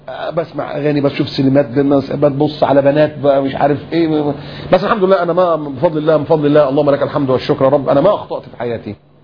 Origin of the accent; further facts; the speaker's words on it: Upper Egypt, Egypt; born there; يعني والدي صعيدي وانت عارف الصعيدة يعني ايه، انا صعيدي برضو يعني اتولدت في الصعيد بس ما اعرفش فين الجرجة اللي انا اتولدت فيها دي.